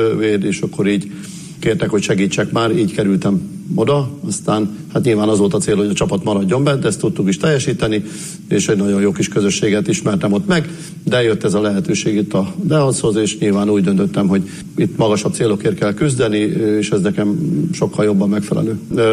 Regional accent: Borsod-Abaúj-Zemplén, Hungary; also born or lived in Hajdú-Bihar; now in Debrecen, Hungary; Félig borsodi vagyok, félig hajdúvihari, sőt már több is, mert ugye Borsodban 30 évet éltünk, Hajdúbiharban már 33. év, úgyhogy azóta itt élünk Debrecenben.

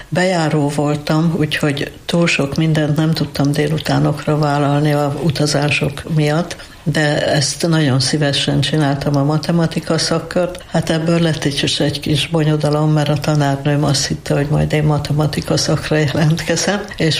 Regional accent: Kőszeg, Vas, Hungary; born there; Kőszegen születtem 1944-ben, a háborúnak a kellős közepén.

